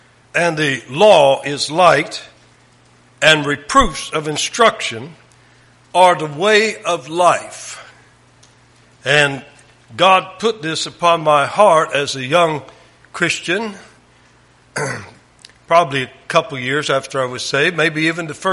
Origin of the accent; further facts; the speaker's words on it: the South, United States; I grew up in Southern Baptist, and there was no rebuking in the preaching. It was soft, and the preachers were hirelings. A Southern Baptist preacher, for the most part, at least in the South where I grew up, is a hireling.